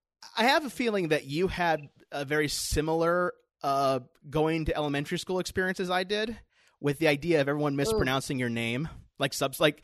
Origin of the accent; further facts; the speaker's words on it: Grand Blanc, Michigan, United States; I grew up in Michigan, so a lot of, you know, not many Mexicans are hanging around in Flint at that time in the 90s.